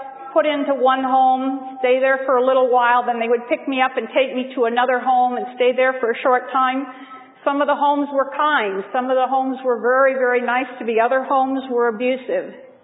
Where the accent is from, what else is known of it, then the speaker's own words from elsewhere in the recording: Copper Mountain, Colorado, United States; Now, I am from Copper Mountain, Colorado